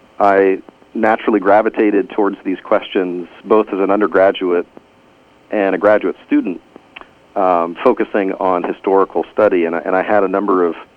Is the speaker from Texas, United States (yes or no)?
yes; Houston, Texas, United States; Growing up in Houston, my exposure was to primarily non-denominational evangelical congregations and a few Baptist congregations here and there